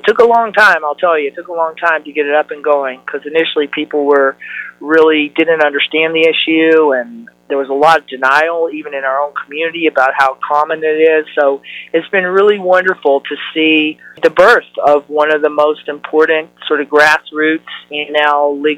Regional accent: Texas, United States; when I was a queer teenager growing up in Texas

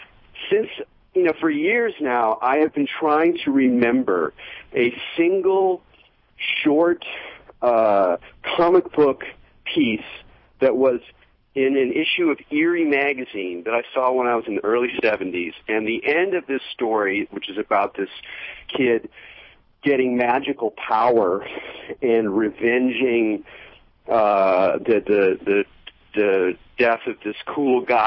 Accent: West Coast, United States; He grew up in the East Coast. I grew up on the West Coast.

